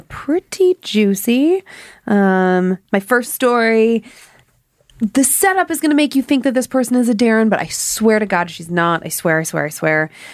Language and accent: English; Cleveland, Ohio, United States; I'm from Cleveland and like Michigan.